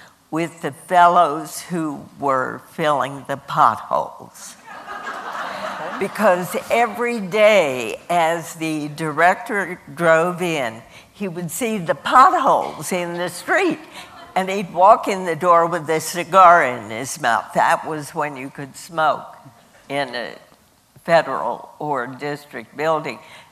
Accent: Washington, United States; I was born and raised in Washington. We lived in a wonderfully ethnically, religiously diverse area of Washington.

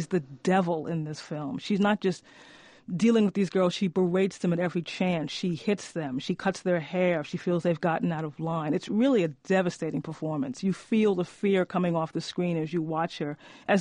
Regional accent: New York, United States; I grew up in New York. I grew up near a Catholic church, and I would see the nuns quite often.

